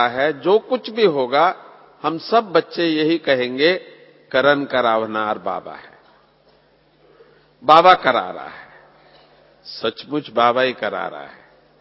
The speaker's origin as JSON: {"language": "Hindi", "town": "Bangalore", "region": "Karnataka", "country": "India", "second_language": "Hindi", "said": "आप भाषा यहां का नहीं जानते, मैं बेंगलोर से हूं, कर्नाटक से"}